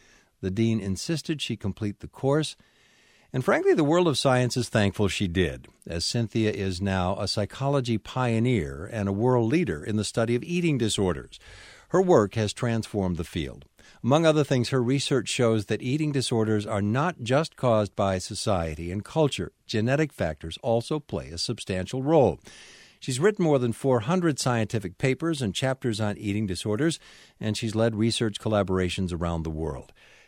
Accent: Buffalo, New York, United States; I grew up in Buffalo

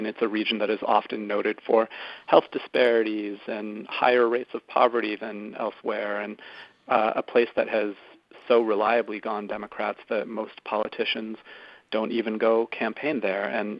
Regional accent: Tucson, Arizona, United States; And I'm from Tucson, Arizona, you know, and I think the border region in southern Arizona

